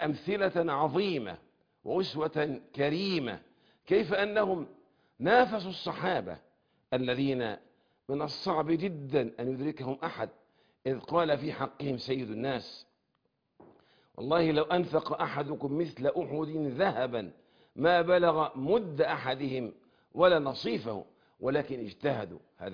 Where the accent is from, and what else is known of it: Egypt; accent: Egyptian